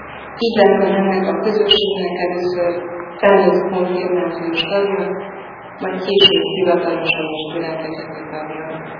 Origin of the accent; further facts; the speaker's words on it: Szabolcs-Szatmár-Bereg, Hungary; mert egy kicsi szabolcsi faluban nőttem fel